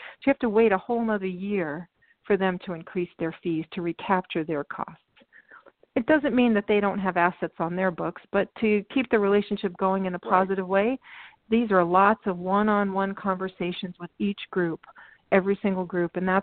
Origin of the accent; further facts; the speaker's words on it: Brooklyn, New York, United States; I grew up in Brooklyn, Bensonhurst, born and raised.